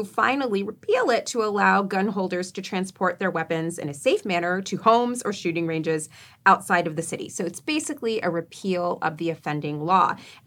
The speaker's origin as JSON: {"language": "English", "region": "California", "country": "United States", "lives_now": "New York City, United States", "said": "because I am from California, where not a lot of people had second homes. But here in New York City, I think everybody has a second home."}